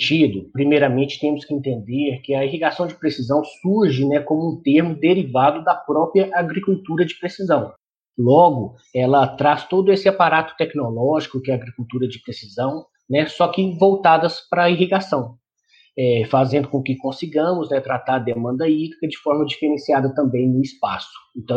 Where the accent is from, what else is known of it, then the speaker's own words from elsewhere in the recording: Papagaios, Minas Gerais, Brazil; Sou mineiro, natural de Papagaios, cidade localizada a aproximadamente 141 quilômetros da capital.